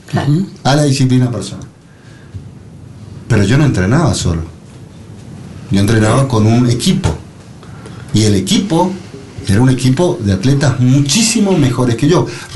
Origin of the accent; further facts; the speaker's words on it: Mendoza, Argentina; el amor hacia nuestro terruño. Y lo que somos como mendocinos.